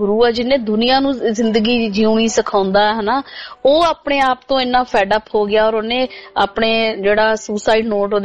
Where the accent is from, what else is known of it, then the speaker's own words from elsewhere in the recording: Punjab, India; ਮੇਰੇ ਲਈ ਪੰਜਾਬ ਮੇਰਾ ਪਿੰਡ ਆ